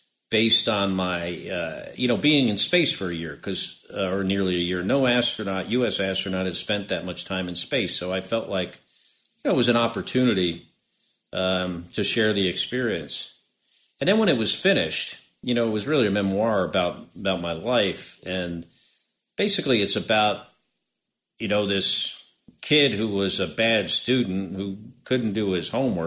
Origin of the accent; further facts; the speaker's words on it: New Jersey, United States; But I grew up in New Jersey, and then I had this incredible experience and life experience.